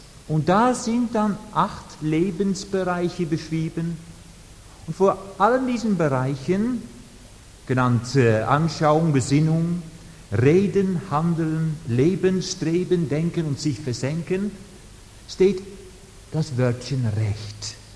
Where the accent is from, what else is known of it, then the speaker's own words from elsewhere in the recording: Netherlands; German is a second language; Ich bin natürlich als Holländer nicht von Anfang an Buddhist gewesen.